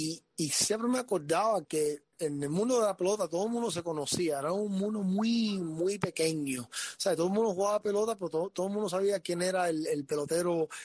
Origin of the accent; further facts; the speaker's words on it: Miami, Florida, United States; So, nací aquí en Miami, padre es inmigrante